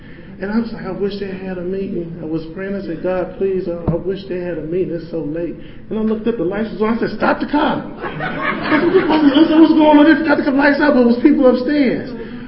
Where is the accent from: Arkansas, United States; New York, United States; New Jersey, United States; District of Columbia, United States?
District of Columbia, United States; Washington; now in Chantilly, United States; I'm from Southeast D.C. I'm out in Chantilly, Virginia at a treatment program.